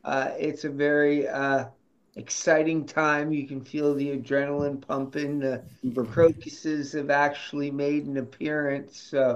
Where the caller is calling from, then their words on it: New Jersey, United States; I am here at Hip Video Promo Headquarters in the Great Garden State.